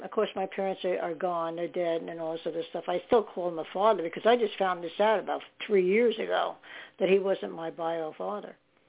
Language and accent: English; Staten Island, New York, United States; also born or lived in Pearl River, New York; I was born in Pearl River, New York, and there was a nice lake up there. And then we moved to Staten Island a little after that, not long after, and that was horrific.